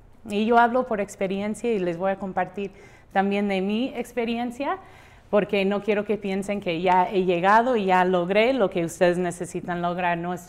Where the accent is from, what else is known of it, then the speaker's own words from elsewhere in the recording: California, United States; now in León, Mexico; soy de California.